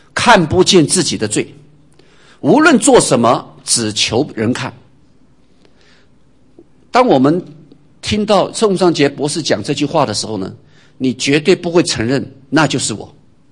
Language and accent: Chinese; China